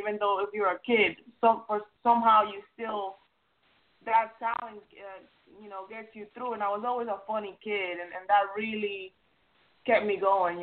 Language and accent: English; Dominican Republic; because I'm Dominican, I'm from the Dominican Republic.